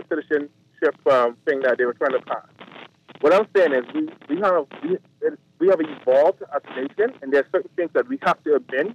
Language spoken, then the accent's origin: English; Abaco, Bahamas; I'm from Abaco, and we have a housing crisis in Abaco.